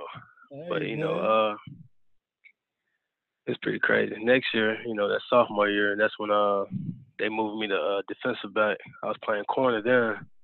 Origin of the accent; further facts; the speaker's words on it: Hobson City, Alabama, United States; also born or lived in Anniston; Okay, I'm from Anniston, Alabama, really Hobson City, Alabama. It's a small city inside of Anniston on the outskirts. You know, I was kind of like born and raised in that area.